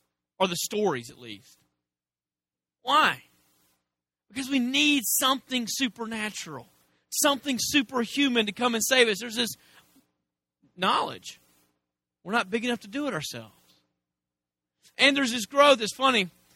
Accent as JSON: {"language": "English", "country": "United States", "said": "And I'm from America, so I celebrate Christmas."}